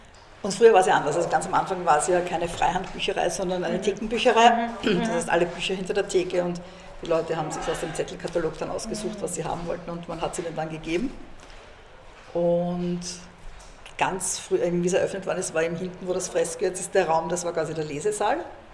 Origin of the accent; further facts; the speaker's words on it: Vienna, Austria; Im 14. in der Hickelgasse.